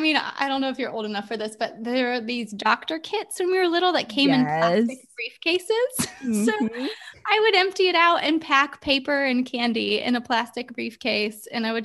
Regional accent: Ohio, United States; moved away; So I come from a family of four, grew up in Ohio.

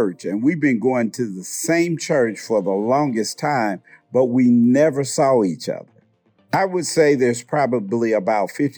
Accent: Indianapolis, Indiana, United States; I'm from Indianapolis, Indiana

